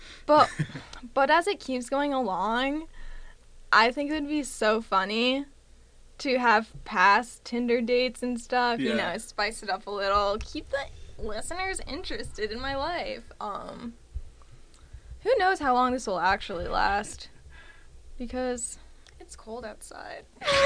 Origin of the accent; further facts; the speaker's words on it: Maine, United States; ...is from Maine, and I'm from Maine.